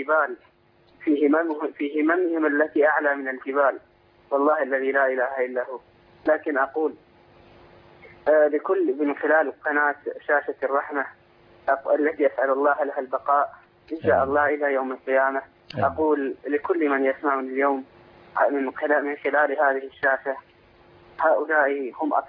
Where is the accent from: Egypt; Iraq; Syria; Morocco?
Iraq; من العراق